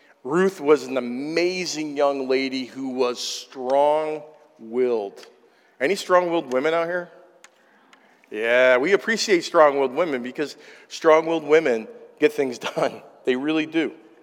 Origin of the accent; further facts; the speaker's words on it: Middleburg, United States; I grew up in this valley. I grew up in Middleburg.